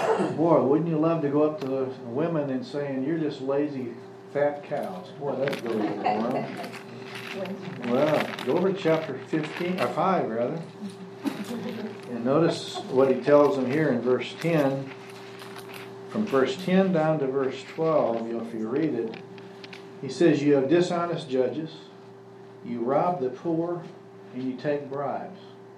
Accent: Oklahoma, United States; also born or lived in Iowa; She knew I was from Oklahoma. I didn't tell her I was born in Iowa.

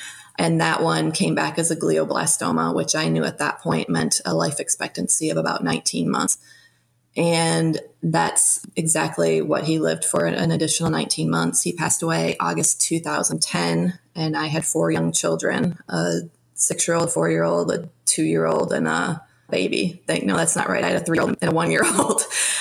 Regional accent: Michigan, United States; moved away as an adult; now in Tennessee, United States; born and raised in Michigan. We moved to Tennessee about 6 years ago to the middle of nowhere, a very rural town where we found our dream house.

